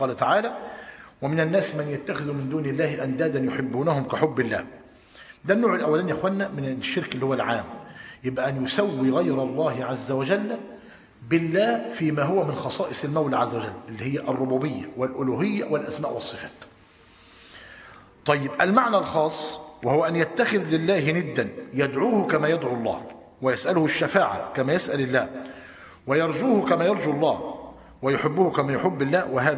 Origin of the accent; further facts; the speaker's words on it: Tanta, Gharbia, Egypt; عندنا في طنطا أنا قريب منه،